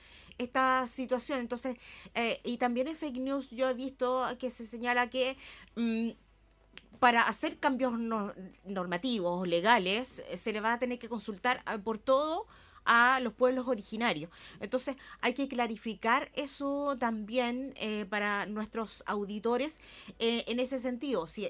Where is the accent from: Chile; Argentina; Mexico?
Chile; somos chilenos y chilenas